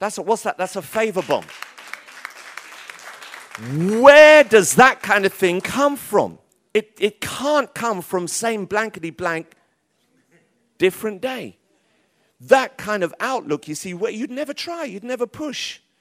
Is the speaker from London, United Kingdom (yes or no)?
yes; Tottenham, London, United Kingdom; Trust me, I'm from Tottenham. That's how we roll.